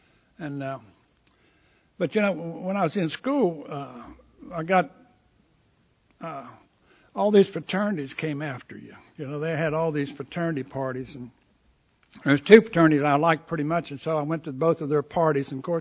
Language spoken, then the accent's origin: English; West Virginia, United States; now in Hattiesburg, United States; I was a 17-year-old kid leaving West Virginia for the first time, my parents and everything else